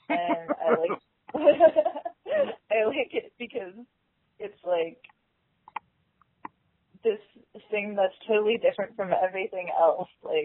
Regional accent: York, Pennsylvania, United States; I'm from the same place I live now, which is York, PA.

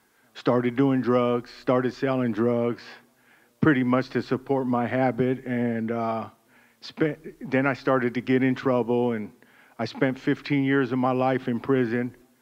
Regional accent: San Diego, California, United States; But I grew up here in San Diego in a rough neighborhood

